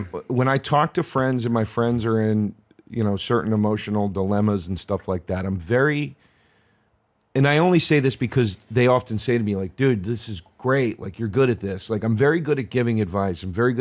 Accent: Philadelphia, Pennsylvania, United States; I grew up outside of Philly, which was also no walk in the park in the 80s.

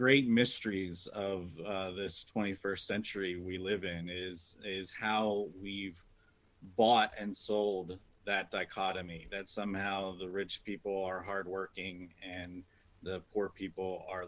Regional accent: Pennsylvania, United States; born there; I was born here in Northern York County. I'm a simple guy.

